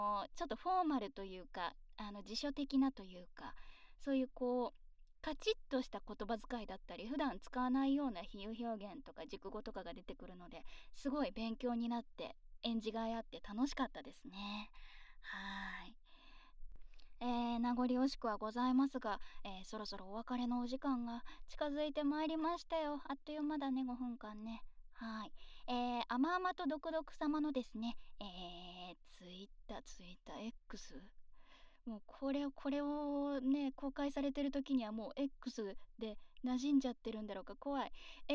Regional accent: Kyoto, Japan; 深海生まれ京都育ち、声優として活動させていただいております、

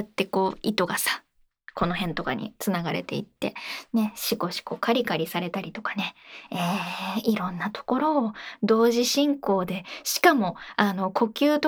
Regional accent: Kyoto, Japan; 深海生まれ、京都育ち、声優として活動させていただいております。

